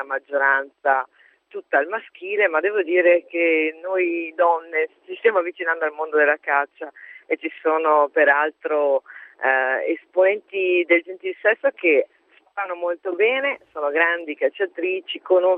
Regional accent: Vicenza, Veneto, Italy; io le do da vicentina

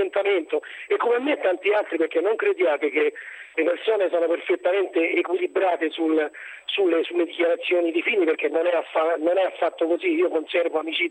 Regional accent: Rome, Lazio, Italy; io sono di Roma

